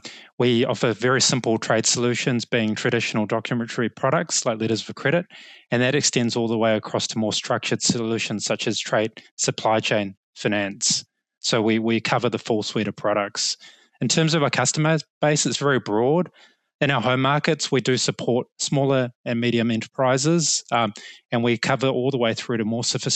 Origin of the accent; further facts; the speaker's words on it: New Zealand; now in Australia; I'm actually a Kiwi living in Australia.